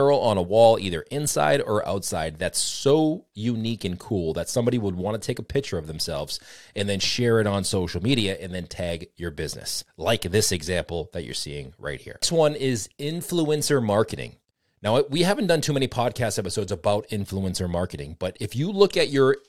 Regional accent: Boston, Massachusetts, United States; And I'm from the Boston area.

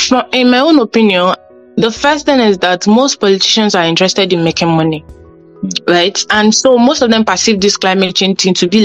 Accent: Nigeria; And as a Nigerian myself, I felt like I didn't really see, like when I was in school, I literally spent 7 years to study a 5 years course.

